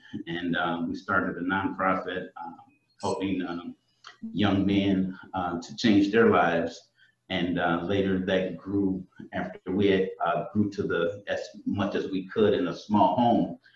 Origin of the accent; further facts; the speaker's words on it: Indiana, United States; My personal testimony for myself is, I grew up in, I'm from Indiana, and I grew up in a small church community area. We were a large family.